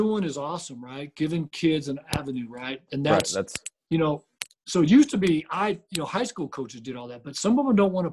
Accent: San Diego, California, United States; I play with my buddies I grew up with in San Diego home

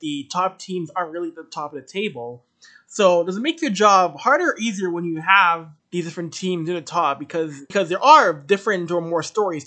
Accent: Edmonton, Alberta, Canada; Alphonso Davies, my hometown boy here in Edmonton.

